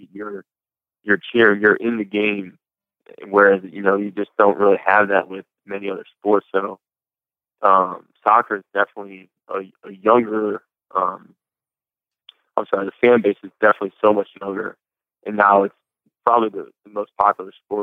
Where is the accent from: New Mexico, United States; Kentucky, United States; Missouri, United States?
Missouri, United States; St. Louis; I'm from St. Louis, and, you know, it'd be a lifelong dream to be able to play my professional sport in front of my hometown.